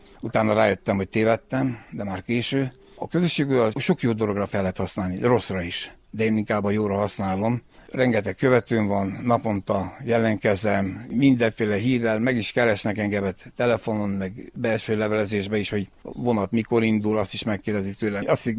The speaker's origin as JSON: {"language": "Hungarian", "town": "Odorheiu Secuiesc", "region": "Harghita", "country": "Romania", "tie": "born or raised there", "said": "Én egy olyan lakónegyedben nőttem fel, lent a Rákóczi úton itt udvarhelyen."}